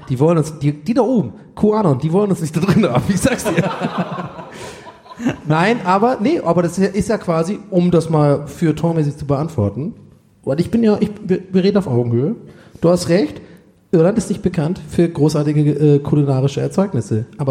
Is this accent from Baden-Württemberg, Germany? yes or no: yes; Baden-Württemberg, Germany; Ich komme aus dem Schwabenland